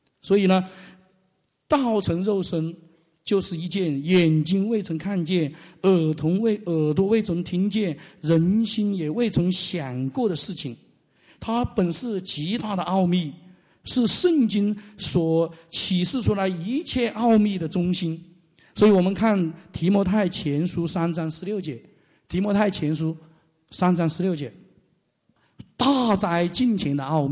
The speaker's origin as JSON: {"language": "Chinese", "country": "China"}